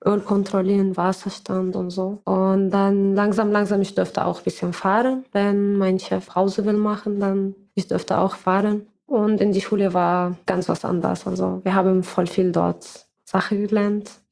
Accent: Syria; now in Mannheim, Germany; ich komme aus Syrien und ich wohne hier in Mannheim. Bin seit fast 6 Jahren in Deutschland

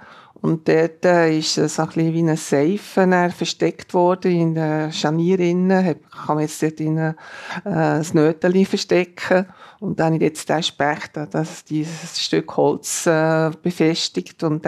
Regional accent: Bern, Switzerland; Ich gehe so bei uns in Bern einfach, wenn es Flohmärkte gibt, bin ich sehr gerne auf Flohmärkte zu finden.

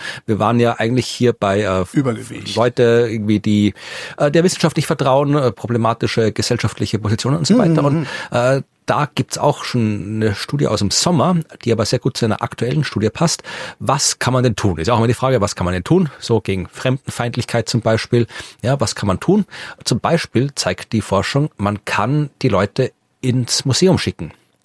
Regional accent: Austria; bei uns in Österreich war das ein großes Medienereignis

